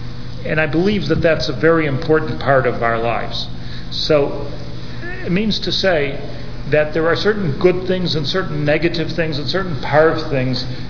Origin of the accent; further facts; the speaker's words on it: United States; I'm an American. I feel very American.